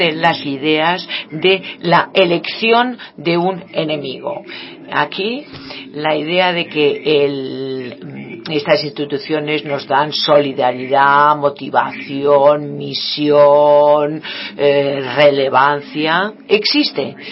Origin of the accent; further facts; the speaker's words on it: United States; esta es la tendencia en la que yo nací y la cultura en la que yo crecí en Estados Unidos